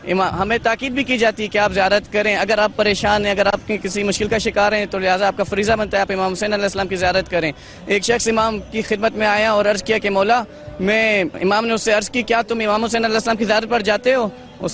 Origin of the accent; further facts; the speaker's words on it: Pakistan; میں پاکستان سے ہوں، پاکستان سے میرا تعلق ہے،